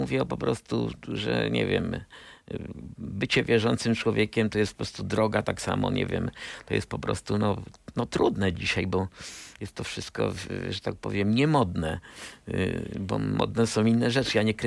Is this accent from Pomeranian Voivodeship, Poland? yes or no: no; Częstochowa, Silesian Voivodeship, Poland; born there; urodziłem się w Częstochowie